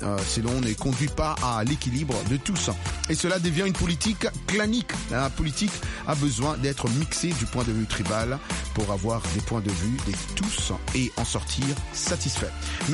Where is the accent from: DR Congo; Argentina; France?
DR Congo